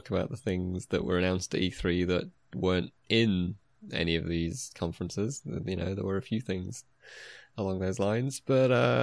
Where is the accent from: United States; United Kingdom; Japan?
United Kingdom; as a British person, obviously I have some respect for